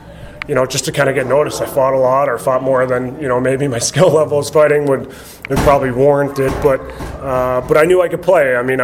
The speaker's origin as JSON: {"language": "English", "town": "Toronto", "region": "Ontario", "country": "Canada", "tie": "born or raised there", "said": "And I grew up in Toronto where everyone was Leaf fans, and I was a Red Wing fan."}